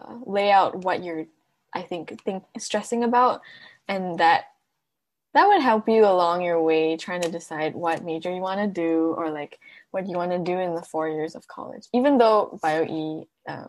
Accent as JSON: {"language": "English", "country": "Malaysia", "second_language": "English", "lives_now": "Seattle, United States", "said": "because I'm Malaysian, and there isn't a lot of Malaysians here in Seattle."}